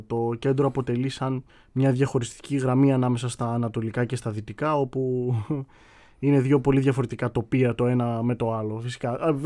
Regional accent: Kalamaria, Central Macedonia, Greece; also born or lived in Kordelio; Εγώ γεννήθηκα στο Κορδελιό, αλλά σε μικρή ηλικία, γύρω στα 7-8 χρονών, μετακόμισα στην Καλαμαριά που ακόμα εκεί πέρα κατοικώ ουσιαστικά.

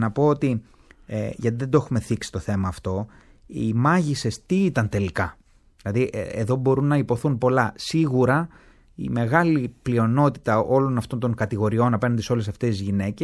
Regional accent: Karpathos, South Aegean, Greece; ως ένας άνθρωπος καταγόμενος από την Κάρπαθο, κάνοντας ταυτόχρονα έρευνες για την ιδιαίτερη πατρίδα μου

